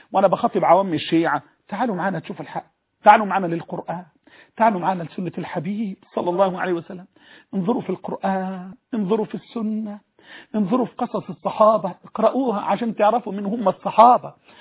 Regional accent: Egypt; وأن يحفظ بلدنا مصر

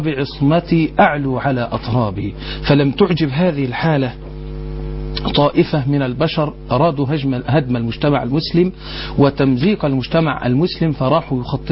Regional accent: Dakahlia, Egypt; born there; now in Port Said, Egypt; وأنا ابن بورسعيد سكنا، وابن الدقهلية مولدا

